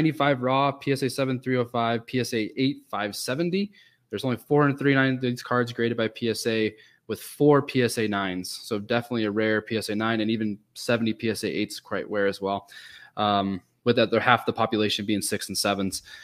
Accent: Northwest, United States; I'm also from the Northwest.

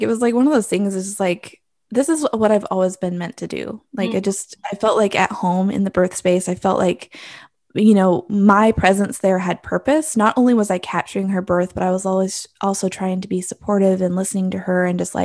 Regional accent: Oregon, United States; I grew up in Oregon, and he lived in Missouri.

